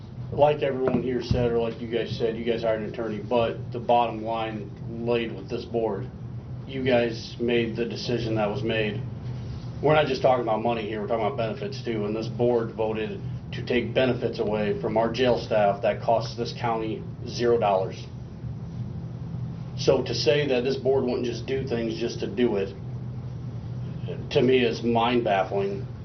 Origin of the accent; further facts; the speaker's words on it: Emerson, Nebraska, United States; No, I'm from Emerson.